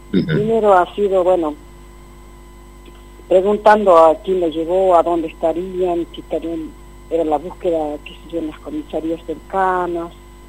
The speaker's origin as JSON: {"language": "Spanish", "region": "Jujuy", "country": "Argentina", "tie": "born or raised there", "said": "vivimos a Jujuy, pues somos oriundos de Jujuy"}